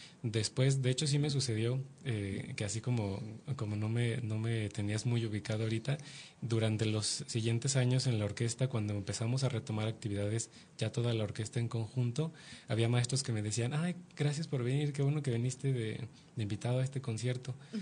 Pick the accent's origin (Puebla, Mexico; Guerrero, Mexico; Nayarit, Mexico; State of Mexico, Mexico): Puebla, Mexico; Chignahuapan; born there; Yo nací en un municipio en Puebla, se Ajá. llama Chignahuapan, Puebla. Uh-huh. Es muy conocido por las artesanías de vidrio soplado que se hacen allá. Es el lugar de la eterna Navidad